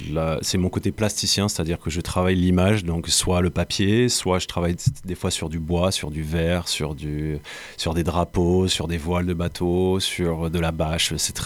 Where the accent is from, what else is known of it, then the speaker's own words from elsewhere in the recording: Le Havre, Normandy, France; now in Montpellier, France; donc photographe plasticien. Mm-hmm. Je suis originaire du Havre.